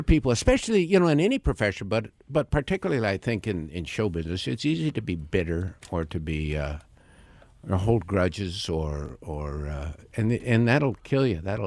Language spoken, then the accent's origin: English; Montana, United States; I mean, I grew up in Montana, I wanted to do that.